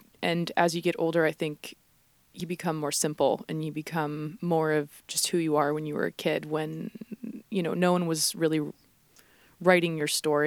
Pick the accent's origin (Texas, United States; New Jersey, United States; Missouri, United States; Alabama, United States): New Jersey, United States; Long Branch; I'm from Long Branch, New Jersey. So it's not even 15 minutes north of Asbury Park. And I was actually born in Red Bank. So, you know, I've spent most of my life in New Jersey.